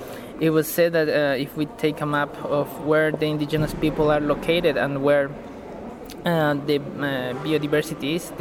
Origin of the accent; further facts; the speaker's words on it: Bolivia; from Bolivia and representing here